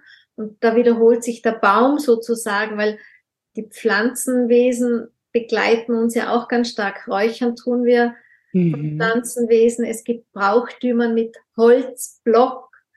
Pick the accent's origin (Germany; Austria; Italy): Austria; und bei uns in Österreich sagt man zu hinlosen.